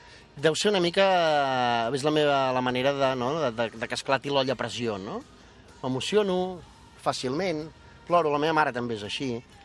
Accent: Sant Esteve de Tordera, Catalonia, Spain; Muntar un càmping allò en una zona a Sant Esteve a la Tordera, que és d'on soc.

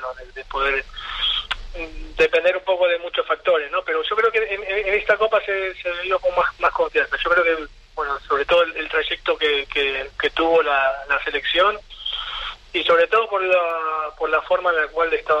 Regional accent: Argentina; now in Spain; yo me he juntado con un grupo de amigos que tengo acá por la zona, que somos casi todos argentinos

